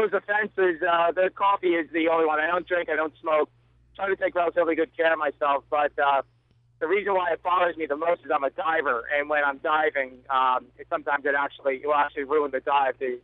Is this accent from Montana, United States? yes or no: no; Rhode Island, United States; Well, I'm from Rhode Island.